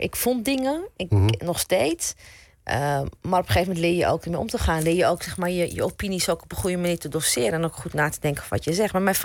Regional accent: Amsterdam, North Holland, Netherlands; Geboren in Amsterdam-Oost, opgegroeid in Amsterdam-Zuid.

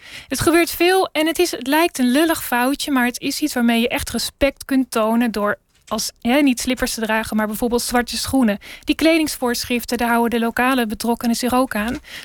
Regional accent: Netherlands; En waardoor wij dus als Nederlanders weer terugkomen, vaak met heel veel vragen en soms ook een involledig beeld over onze eigen inzet en wat dat voor effect heeft gehad.

